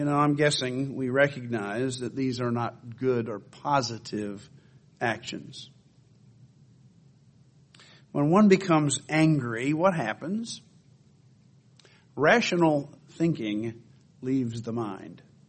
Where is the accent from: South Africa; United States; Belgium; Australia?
Australia; born there; As everyone here knows, I was born in Australia, and I was a pretty competitive kid.